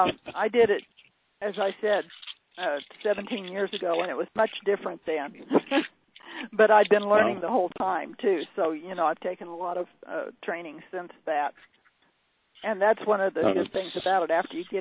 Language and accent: English; Kansas, United States; I'm not supposed to have an accent of any kind. I'm from Kansas.